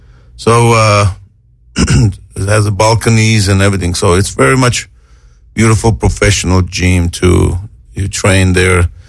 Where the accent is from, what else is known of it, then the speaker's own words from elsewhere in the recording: Armenia; I'm from Armenia, in the former Soviet Union, mm-hmm. and we are part of Russia. And but now we are a very much independent country. Armenia is Armenia now.